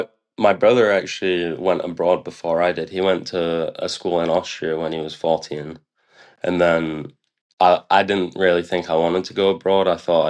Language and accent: English; Doncaster, Yorkshire and the Humber, United Kingdom; I'm from Doncaster, so it's only 30 minutes out